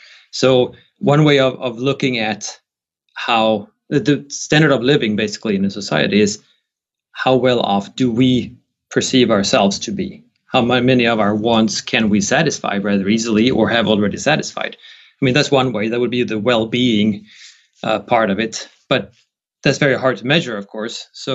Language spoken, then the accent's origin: English; Sweden; my home country, Sweden